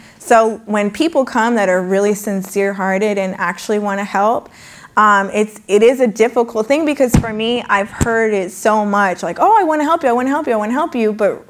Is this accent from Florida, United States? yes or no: no; California, United States; And that's how I ended up growing up in Silicon Valley.